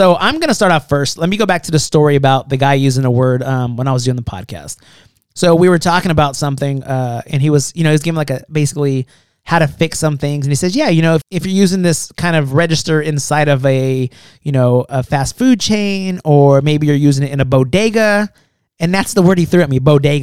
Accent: California, United States; they knew I was from California originally and they were trying to make me feel good.

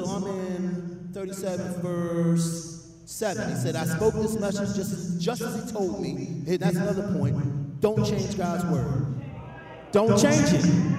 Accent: Baltimore, Maryland, United States; I'm from Baltimore. I had no cousins here. I didn't have any brothers.

